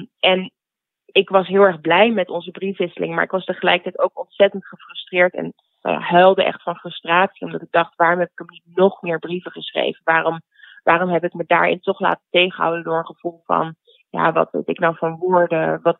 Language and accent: Dutch; Oldenzaal, Overijssel, Netherlands; Weet je, ik heb in opgroeiend in Oldenzaal niet lekker in mijn vel zitten op de middelbare school